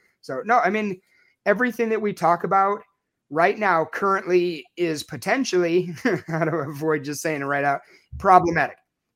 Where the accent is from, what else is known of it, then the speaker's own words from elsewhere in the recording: Chicago, Illinois, United States; I'm starting to go to Iraq more. I'm from Chicago. It makes me sad. I miss the pizza.